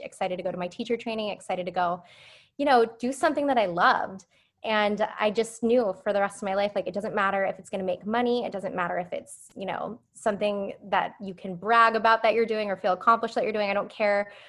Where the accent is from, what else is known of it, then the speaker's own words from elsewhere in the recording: Phoenix, Arizona, United States; now in San Diego, United States; I moved to San Diego, which is where I live now, but I came from Phoenix